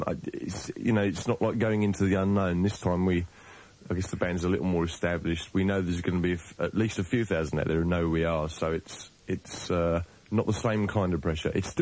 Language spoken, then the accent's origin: English; London, United Kingdom; You know, I grew up in London.